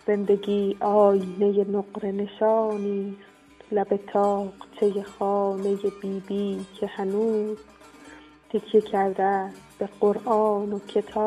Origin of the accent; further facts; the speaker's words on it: Kashan, Isfahan, Iran; born there; من دهمین روز پاییز سال 1361 در یه خانواده فرهنگی در کاشان متولد شدم.